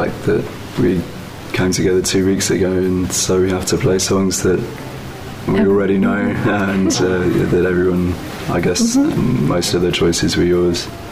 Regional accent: England, United Kingdom

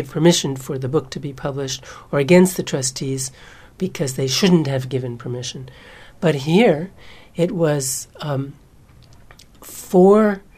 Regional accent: United States; when I first came to India in 1969, and India had gotten its independence in 1947, I, as an American, was told very proudly by the people

